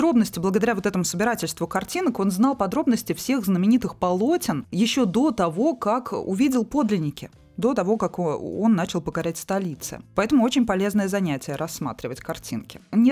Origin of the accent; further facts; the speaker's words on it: Penza, Penza Oblast, Russia; И это невосполнимая потеря для культуры моего родного города.